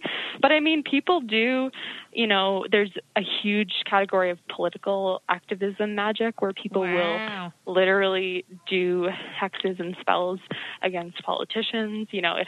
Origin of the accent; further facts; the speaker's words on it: Salem, Massachusetts, United States; I'm from Salem, Massachusetts, so I took tons of classes.